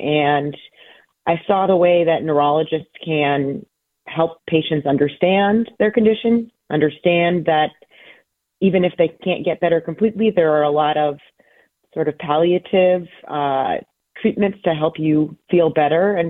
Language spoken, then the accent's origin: English; Hartford, Connecticut, United States; born there; Yeah, so, I was born in Connecticut at Hartford Hospital, the same place where I'm working now.